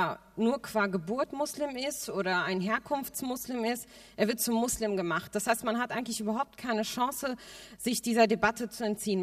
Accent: Germany; wenn jemand mich fragt, woher kommst du, und ich sage, ich bin Deutsche, dann kommt natürlich die Frage, ja, woher genau?

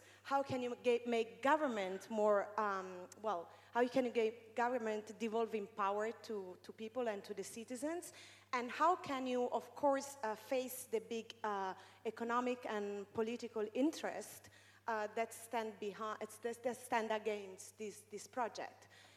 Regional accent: Rome, Lazio, Italy; I'm from Rome, but also I go often to Naples.

